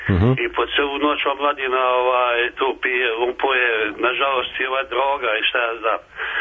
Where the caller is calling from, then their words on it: Mladenovac, Belgrade, Serbia; Ja sam iz Vladinovca, vaš redovni slušalac svako jutro.